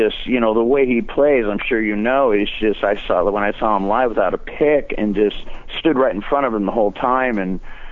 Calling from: San Diego, California, United States; I'm calling from San Diego, California.

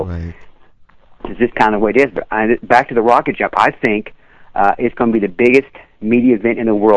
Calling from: Bloomington, United States; Well, I'm calling from Bloomington right now.

